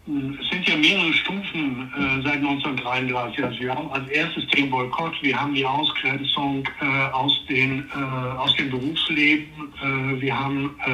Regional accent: Harsewinkel, North Rhine-Westphalia, Germany; wie in meiner Heimatgemeinde Hasewinkel gibt es eine jüdische Viehhändler- und Textilhandelsfamilie

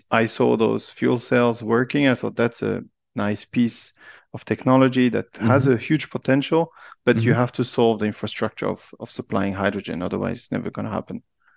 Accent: Lausanne, Vaud, Switzerland; first language French; English is a second language; also born or lived in Japan; Yes, maybe you can hear from my accent. I'm French speaking, but from Switzerland. So I'm Swiss, born in Lausanne

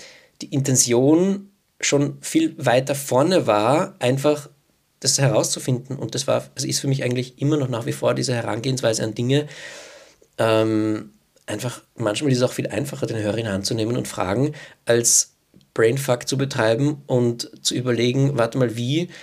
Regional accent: Vienna, Austria; ich bin aus Wien

